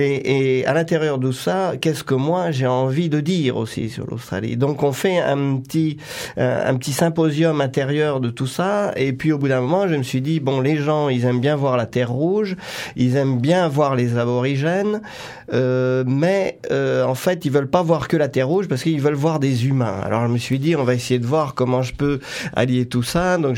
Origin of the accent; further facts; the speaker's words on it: Pays de la Loire, France; born there; Je suis né dans un tout petit village en Vendée